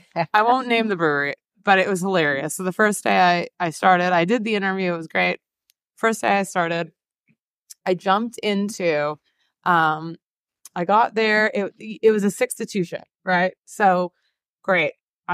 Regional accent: Winnipeg, Manitoba, Canada; I'm Canadian. Again, I'm from Winnipeg, middle of nowhere. I always say it, the reference point, 8 hours north of Minneapolis, 4 hours north of Fargo.

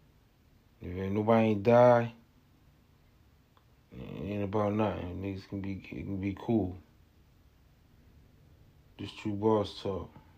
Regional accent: New Jersey, United States; I'm from Malanxy, New Jersey.

